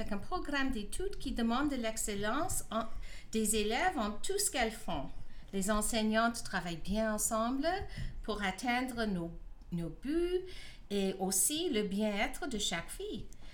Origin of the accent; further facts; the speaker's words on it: Canada; born there; Oui, je suis née au Canada.